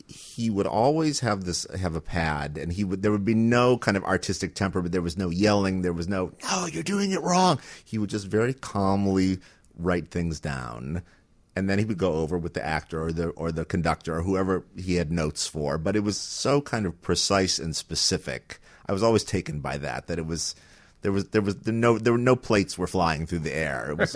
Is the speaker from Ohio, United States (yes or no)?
yes; Cleveland, Ohio, United States; I went to Yale. I majored in music, and I grew up in Cleveland, Ohio. So it was Ohio to Connecticut, and then from Connecticut, I got on the Interstate 95, and I went to New York